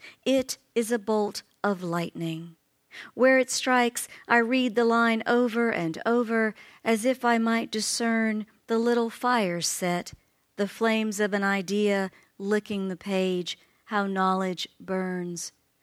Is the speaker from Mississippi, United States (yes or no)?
yes; Gulfport, Mississippi, United States; the public library in my hometown of Gulfport, Mississippi, is a place that I spent many hours as a child and also as an adult.